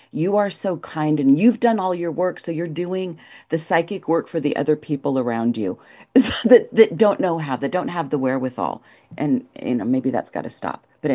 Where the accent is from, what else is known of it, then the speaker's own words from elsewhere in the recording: Canada; accent: Canadian French; And I hope I'm saying that right with my Canadian French accent.